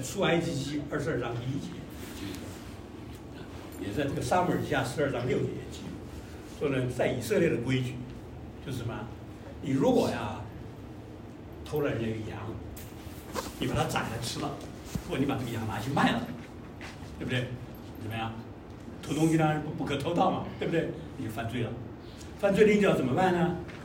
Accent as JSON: {"language": "Chinese", "country": "China", "said": "我们中国人有汉奸"}